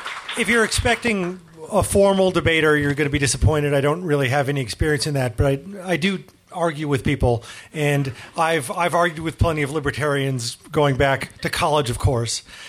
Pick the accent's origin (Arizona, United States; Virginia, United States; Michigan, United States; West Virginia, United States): Michigan, United States; would have brought down my home state, Michigan, northern Ohio, Indiana, parts of Illinois.